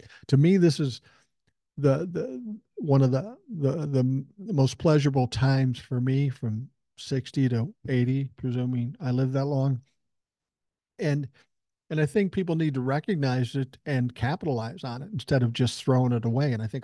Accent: Minneapolis, Minnesota, United States; I said, well, I was raised in South Minneapolis, so I come by that naturally.

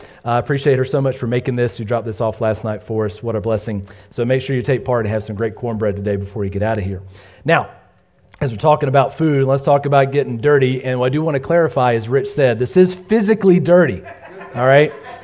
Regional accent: Georgia, United States; See, I grew up in the South, South Georgia, and we have cornbread

